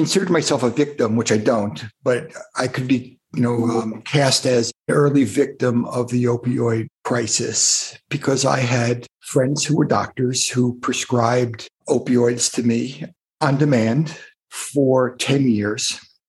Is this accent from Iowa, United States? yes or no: no; New York, United States; Well, I was a normal kid growing up on Long Island and outside New York.